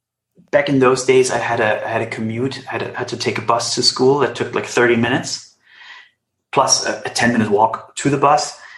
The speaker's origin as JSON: {"language": "English", "country": "Germany", "tie": "born or raised there", "said": "I grew up in East Germany."}